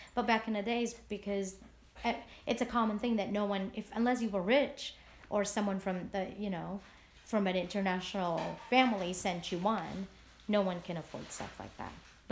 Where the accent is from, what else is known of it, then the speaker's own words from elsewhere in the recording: Philippines; now in United States; My aunt, when we were growing up in the Philippines, we have relatives here in America that would send us Christmas packages, which we do now. My sister and I send Christmas packages to the Philippines.